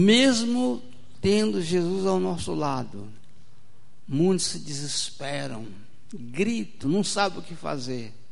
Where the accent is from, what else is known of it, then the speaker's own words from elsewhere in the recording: Espírito Santo, Brazil; Tem algum capixaba por aqui? Eu sou capixaba.